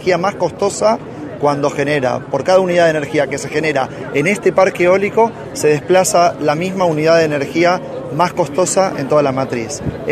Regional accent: Argentina

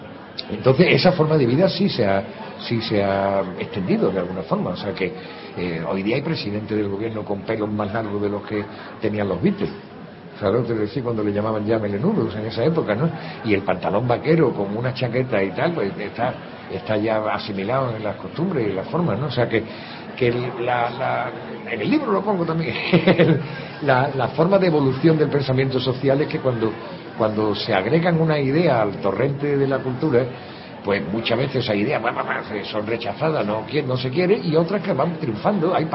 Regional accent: Andalusia, Spain; Y en este caso eran andaluzas porque somos andaluces

